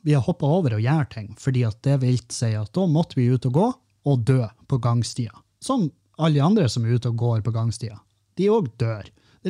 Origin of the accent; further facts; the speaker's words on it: Bodø, Nordland, Norway; så er det vel når vi er hjemme i Bodø at vi går tur eller noe sånt.